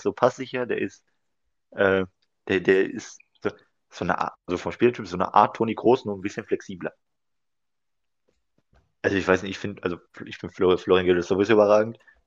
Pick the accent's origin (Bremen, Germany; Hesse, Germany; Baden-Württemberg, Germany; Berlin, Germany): Bremen, Germany; Ich bin ja sowieso großer Fan als Bremer, ist ja klar.